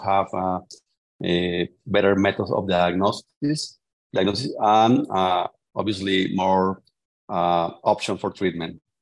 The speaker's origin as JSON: {"language": "English", "town": "Bogota", "region": "Bogotá", "country": "Colombia", "second_language": "English", "said": "I'm from Bogota, Colombia."}